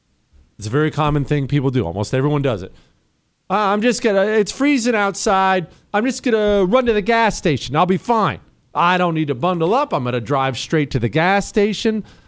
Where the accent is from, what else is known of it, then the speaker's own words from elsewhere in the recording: Montana, United States; I was raised in Montana